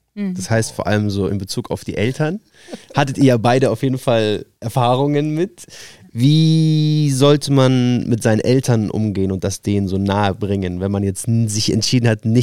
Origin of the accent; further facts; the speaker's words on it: Bavaria, Germany; wie bei mir, bin ich jetzt eigentlich Palästinenser oder bin ich Deutscher oder bin ich Niederbayer?